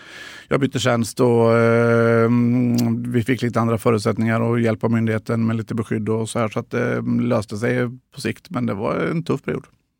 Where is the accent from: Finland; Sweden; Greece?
Sweden; Tranås, Jönköping County; also born or lived in Gothenburg; När vi kom tillbaka från Göteborg så hamnade vi i Tranås och, där jag ju är uppvuxen till stor del.